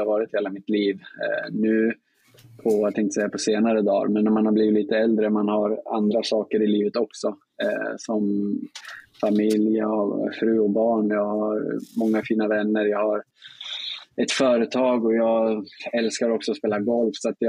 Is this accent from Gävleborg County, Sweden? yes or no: yes; Gävle, Gävleborg County, Sweden; jag har jättemycket fint att säga om min uppväxt i Gävle, både med familj, vänner och möjlighet att spela både hockey och fotboll på en hög nivå också. Så att Gävle för mig är en väldigt fin stad och det var en fantastisk uppväxt.